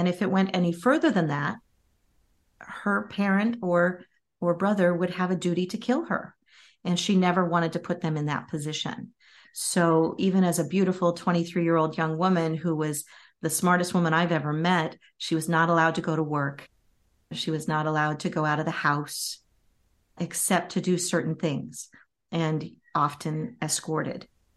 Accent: Pacific Northwest, United States; the whole time I grew up in the Pacific Northwest.

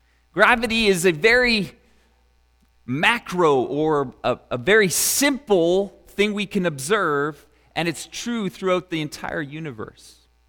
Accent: Canada; the fact that we were raised in Canada

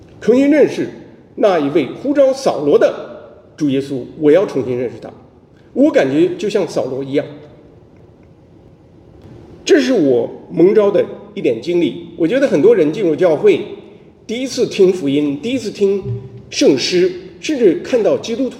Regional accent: China; moved away as an adult; now in United States; 我在国内无神论背景中长大，大学毕业后随父母移民美国开始读研，

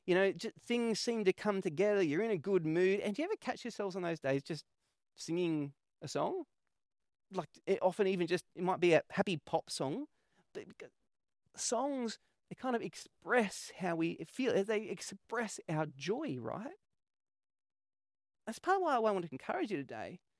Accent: New South Wales, Australia; born there; I was born in New South Wales and my dad watched the NRL. So that's kind of what I grew up on

